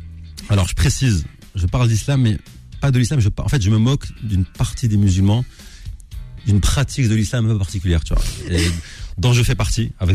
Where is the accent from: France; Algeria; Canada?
Algeria; also born or lived in Tunisia; Alors comme je suis algérien, forcément.